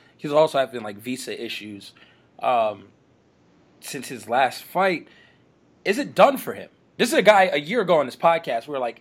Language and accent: English; New York, United States; And I'm from New York. I've never heard of this place.